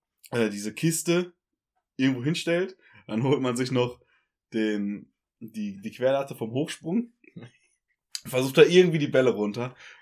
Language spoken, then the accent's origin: German; North Rhine-Westphalia, Germany; Ich komme noch so gerade aus dem Pott, muss man ja sagen.